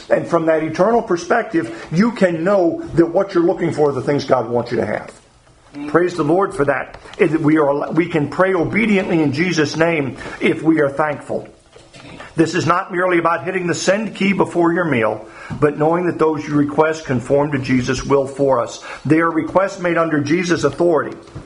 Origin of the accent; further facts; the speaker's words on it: Alaska, United States; I was born and raised in Alaska.